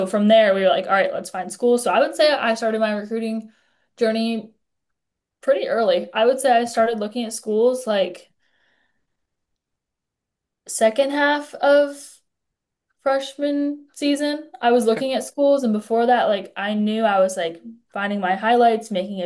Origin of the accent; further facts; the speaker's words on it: Copley, Ohio, United States; So yeah, I'm from Copley, Ohio, and I started my freshman year.